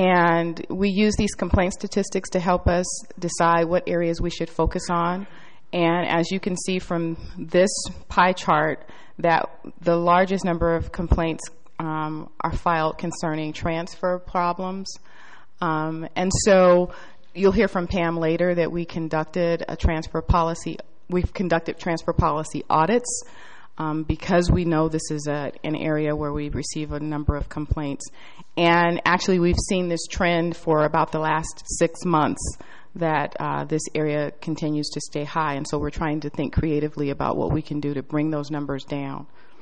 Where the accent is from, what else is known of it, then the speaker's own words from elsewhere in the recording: California, United States; So welcome to all of you who've traveled to my home state.